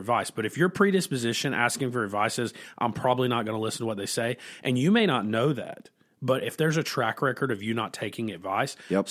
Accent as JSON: {"language": "English", "region": "North Carolina", "country": "United States", "said": "I'm from North Carolina, but my wife and I, we drove up to a place in North Carolina called Southport"}